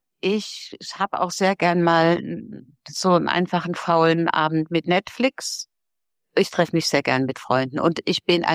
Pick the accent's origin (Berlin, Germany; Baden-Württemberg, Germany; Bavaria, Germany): Baden-Württemberg, Germany; Hockenheim; Ja, ich bin in Hockenheim aufgewachsen, um ganz exakt zu sein, die Rennstadt Hockenheim, gell?